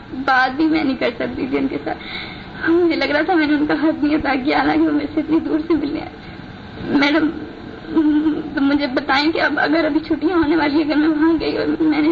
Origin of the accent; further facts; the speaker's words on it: Sindh, Pakistan; now in Karachi, Pakistan; اور میں انٹیریئر سندھ پنواکل سے آئی ہوں یہاں پڑھنے کے لیے کراچی، ہاسٹل میں رہتی ہوں میں.